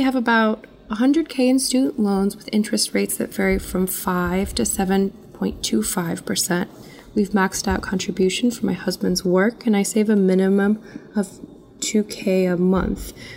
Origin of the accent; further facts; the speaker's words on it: Crystal Lake, Illinois, United States; from Crystal Lake, a suburb of Chicago.